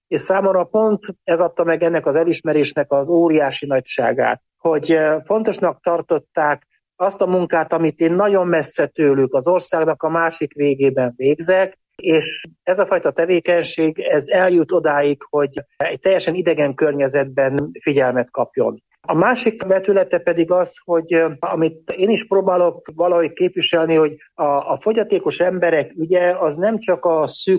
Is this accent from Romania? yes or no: yes; Partium, Romania; Valójában nekem a gyökerek azok Erdélyből indultak. Tehát én egy olyan helyen nőttem fel, ahol a Partiumban, ahol különböző etnikumok együtt éltek, tehát együtt nőttünk fel, rutén, ukrán, orosz, román, cigány, zsidó emberekkel